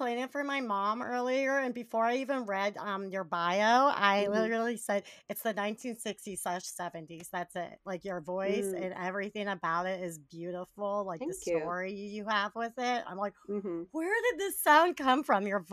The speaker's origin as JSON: {"language": "English", "town": "Springfield", "region": "Virginia", "country": "United States", "said": "Okay, yeah, no, because I'm from Springfield"}